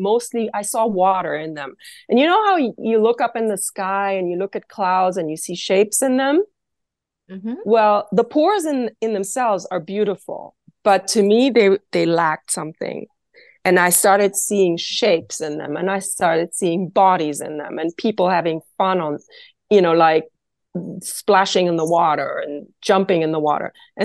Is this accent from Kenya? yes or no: yes; Kenya; And I was raised in East Africa, mostly Kenya, and something was always blooming.